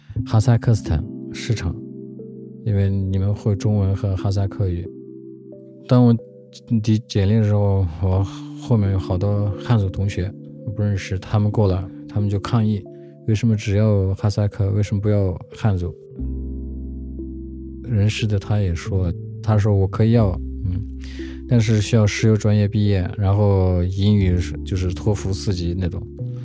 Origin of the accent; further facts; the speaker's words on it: Urumqi, Xinjiang, China; 我在乌鲁木齐长大，1984年生，然后我在新疆大学上的计算机科学。